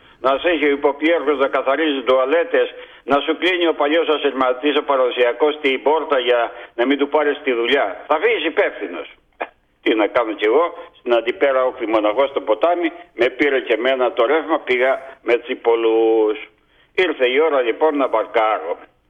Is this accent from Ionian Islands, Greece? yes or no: no; Zakros, Crete, Greece; Από τη Σιτία. Από ποιο χωριό? Από τη Ζάκρο.